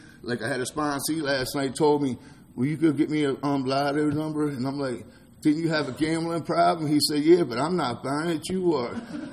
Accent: Baltimore, Maryland, United States; You know, like I said, I'm from Baltimore. It's rough up in Baltimore. I mean, it's really getting bad now for all the gangs and all, but, you know, I still love it there. It's my home. It's where I grew up.

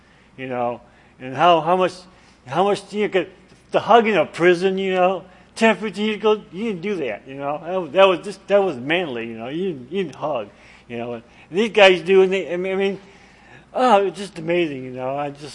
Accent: Columbus, Ohio, United States; I'm from Columbus, Ohio.

